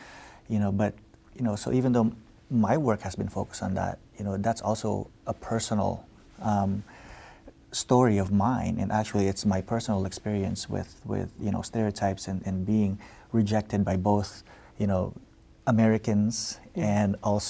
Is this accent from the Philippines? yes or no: yes; Philippines; accent: Filipino; English is a second language; now in United States; When I moved here from the Philippines, I was trying to fit in, you know, I was trying to, you know, to get rid of my Filipino accent when I spoke English.